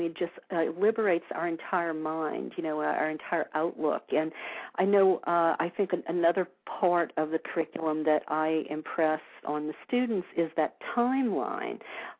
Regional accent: New Orleans, Louisiana, United States; now in California, United States; I mean, look, I grew up in New Orleans, the Bible Belt. I didn't know about any of this till I moved to California.

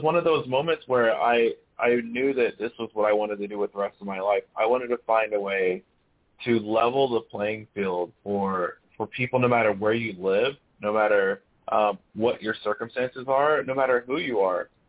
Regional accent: Albany, Georgia, United States; I noticed that in my hometown of South Georgia, of Albany, Georgia, we were having many of the same issues.

